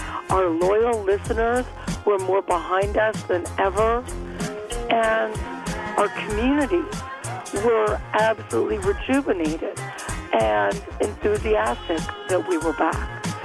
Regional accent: Canada; when people find out I'm from Canada

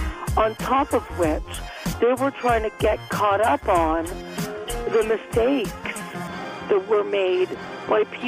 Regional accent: Canada; when people find out I'm from Canada

